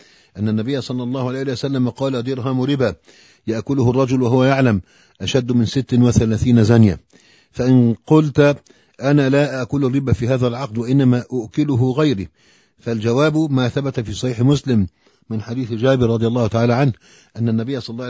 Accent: Egypt; الطرقات عندنا في مصر صارت ممتلئة بالسيارات الجديدة

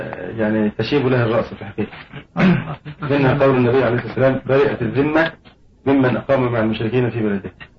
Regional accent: Egypt; احنا بنتأمل عندنا في مصر في هيئة اسمها إدارة الهجرة والجوازات الجنسية

